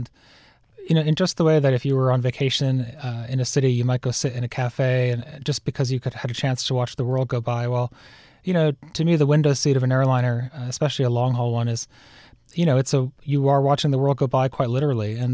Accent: Pittsfield, Massachusetts, United States; moved away as an adult; That's right. I was born in Pittsfield and went to school there. And I went to college in Western Massachusetts, and then I left for England.

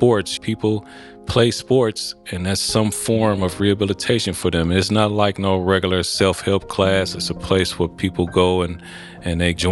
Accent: Oakland, California, United States; I'm from East Oakland, California.

